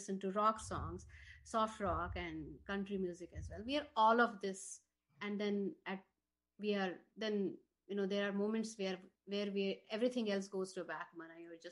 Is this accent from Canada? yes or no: no; Jammu and Kashmir, India; now in Boston, United States; I'm a Kashmiri, I'm also a Marathi because I'm married to one, and I'm a Bostonian also.